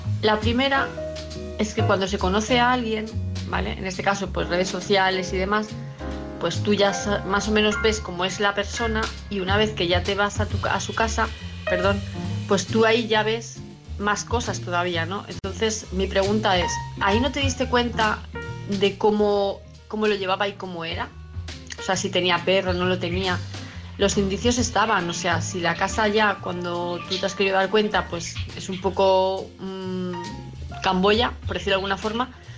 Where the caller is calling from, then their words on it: Palma de Mallorca, Balearic Islands, Spain; de Palma de Mallorca